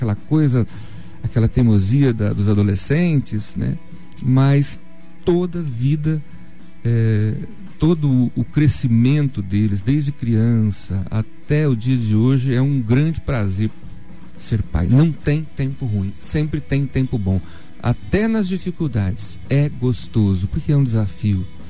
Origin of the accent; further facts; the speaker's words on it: Terra Boa, Paraná, Brazil; also born or lived in Astorga; Eu fui criado numa cidade chamada Terra Boa. Eu não nasci lá, nasci em Astorga, mas eu fui criado em Terra Boa